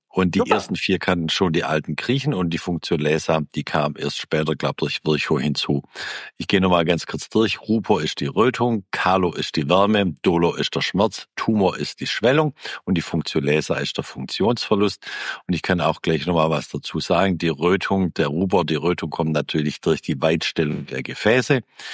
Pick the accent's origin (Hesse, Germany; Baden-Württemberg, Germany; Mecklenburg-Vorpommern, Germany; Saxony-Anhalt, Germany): Baden-Württemberg, Germany; Nicht mal ich als Schwabe sage Ischämie.